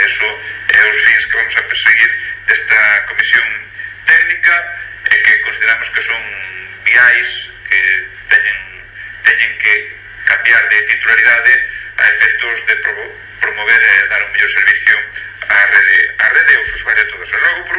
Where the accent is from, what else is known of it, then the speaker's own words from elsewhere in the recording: Pontevedra, Galicia, Spain; o que penso sobre quen preside a Xunta de Galicia como pontevedrés